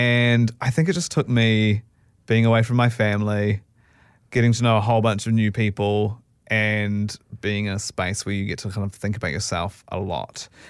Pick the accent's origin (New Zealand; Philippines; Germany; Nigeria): New Zealand; Christchurch, Canterbury; Basically, I grew up in Christchurch.